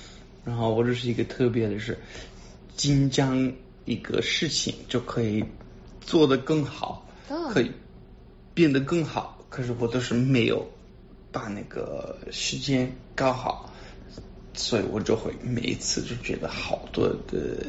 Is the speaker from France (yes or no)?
no; United States; 我可能就是在美国长大，我从来没有想过会有这么多的人会参加这种活动